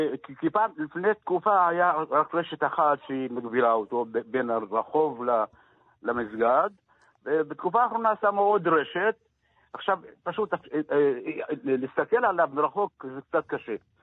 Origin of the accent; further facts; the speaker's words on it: Lajjun, Northern District, Israel; born there; לג'ון זה כפר שאני נולדתי בו בשנת 43